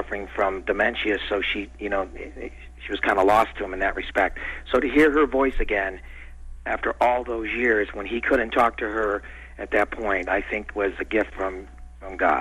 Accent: Buffalo, New York, United States; now in Reno, United States; I've lived in Reno for 34 years, but I came from the Buffalo Niagara Falls area, and I have a very large family.

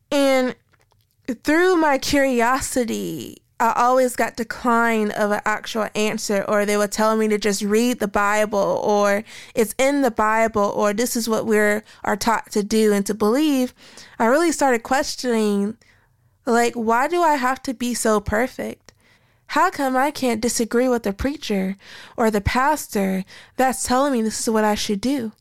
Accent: United States; moved away; I was raised in a religious household and went to Black churches back in my home country of America.

